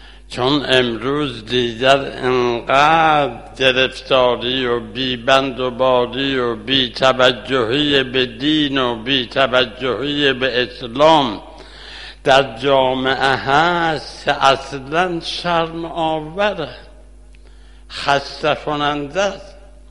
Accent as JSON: {"language": "Persian", "region": "Kermanshah", "country": "Iran", "said": "نهایت از شهر خودم کرمانشاه به دیدن بستروان آمدم"}